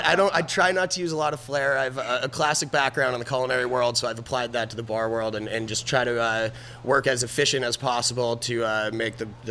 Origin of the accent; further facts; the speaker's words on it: Peru, Vermont, United States; I was living in southern Vermont. I'm originally from Peru, Vermont